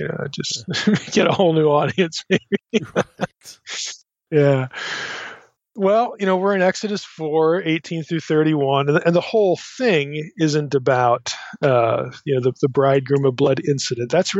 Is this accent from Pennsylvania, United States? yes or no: yes; Pennsylvania, United States; So I didn't grow up a Philly fan, even though I'm from Pennsylvania.